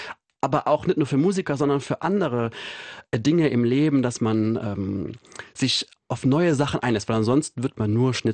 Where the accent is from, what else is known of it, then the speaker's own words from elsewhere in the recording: Saarland, Germany; da wo ich herkomme. Ich komme aus dem Saarland